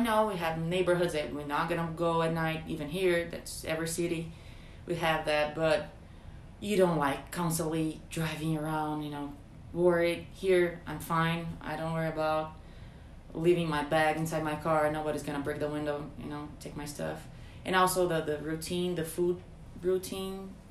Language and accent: English; Brazil; moved away as an adult; also born or lived in Fort Lauderdale / Philadelphia; now in Spokane, United States; I'm originally from Brazil, yeah, but before moving to Spokane, I was living in Florida, Fort Lauderdale, and before that, I moved to America first time, 2014.